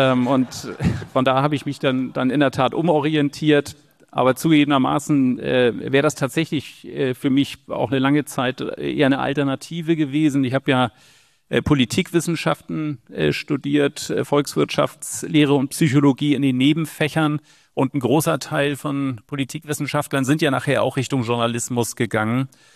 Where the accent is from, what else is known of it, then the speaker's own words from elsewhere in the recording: Eckernförde, Schleswig-Holstein, Germany; Ich komme aus Eckernförde, deswegen gehörte